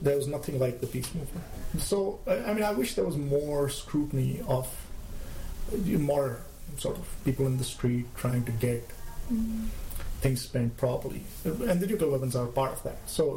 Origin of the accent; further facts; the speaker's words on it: India; I'm from India, and I was in India when the nuclear testing occurred, but, in 1998.